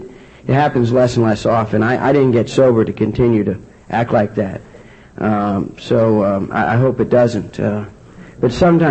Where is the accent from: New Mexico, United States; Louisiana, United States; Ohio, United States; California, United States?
Ohio, United States; Martins Ferry; born there; I was born in this part of the country. I was born in Ohio, small town on the Ohio River named Martin's Ferry, and nobody's there anymore.